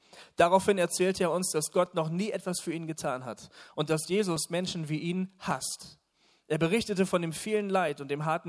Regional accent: Bremen, Germany; Ich habe da auf dem Marktplatz in Bremen, das ist ja meine Heimatstadt, da komme ich gebürtig her, für mich war das was ganz Besonderes.

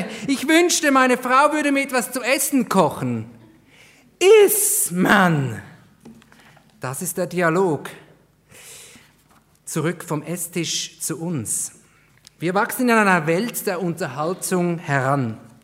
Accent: Switzerland; Ich hoffe, dass ich als Schweizer nicht zu schnell spreche.

